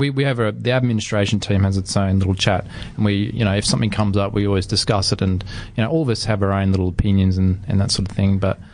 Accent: Queensland, Australia; We're from Queensland

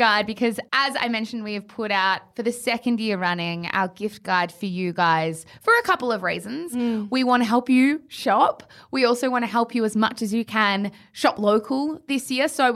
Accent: Australia; Yeah, I always get kind of happy when I see the Australian brands on my feed be like, hey, that was us.

